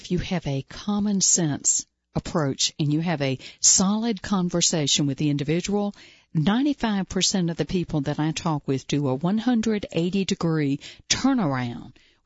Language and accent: English; Southeast, United States; I'm not from Idaho. I do have a little bit of an accent here. I'm from the southeastern United States.